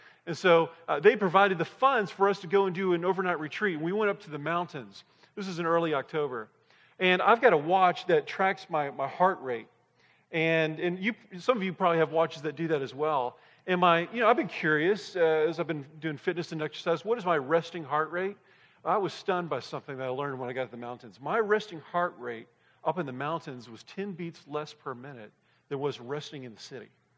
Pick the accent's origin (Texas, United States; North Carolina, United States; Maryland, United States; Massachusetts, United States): Texas, United States; I'm originally from Texas